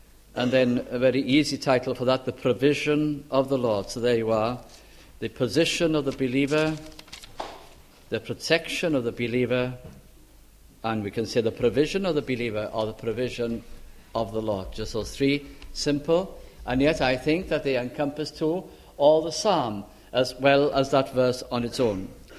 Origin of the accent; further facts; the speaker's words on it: Caernarfon, Wales, United Kingdom; And I was given one of my hometown in Carnarvon